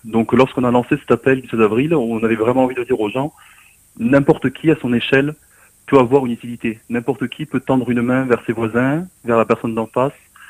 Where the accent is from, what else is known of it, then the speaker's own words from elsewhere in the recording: Narbonne, Occitanie, France; now in Toulouse, France; puis après j'espère à Narbonne, chez moi